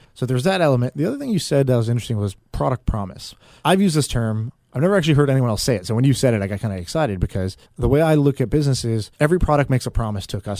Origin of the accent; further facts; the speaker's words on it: United States; growing up in the States?